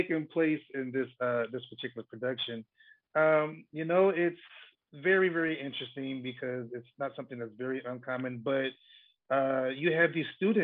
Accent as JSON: {"language": "English", "town": "Buffalo", "region": "New York", "country": "United States", "said": "I am. I am originally from Buffalo."}